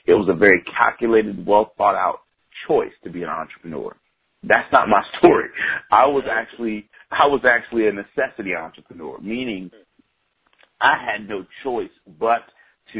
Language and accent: English; Tampa, Florida, United States; I am a down-home, humble cat, man, born and raised in Tampa. I still live in the same city that I was born and raised in, to be honest with you.